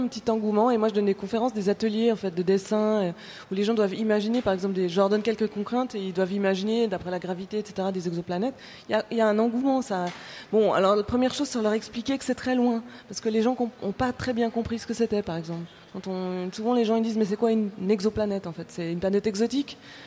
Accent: Switzerland; bon, moi, je suis suisse

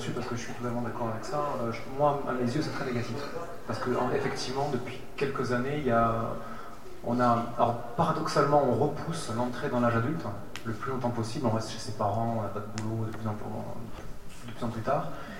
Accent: Occitanie, France; j'ai grandi dans l'Aveyron, donc un endroit où il y a des champs, vers Rodez, où il se passait pas grand-chose

